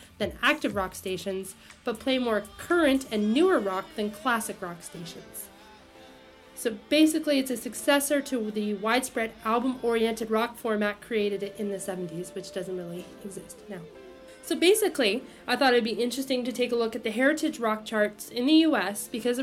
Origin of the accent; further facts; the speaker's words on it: Canada; appreciate being Canadian and the fact that we have the CanCon rules